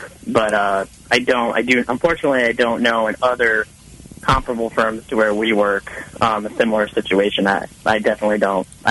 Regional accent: Connecticut, United States; Well, I'm originally from Connecticut, where I live now.

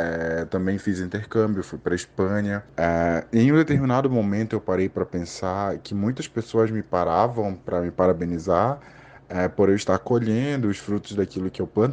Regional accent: Macapá, Amapá, Brazil; eu tenho 24 anos, eu sou de Macapá, no Amapá.

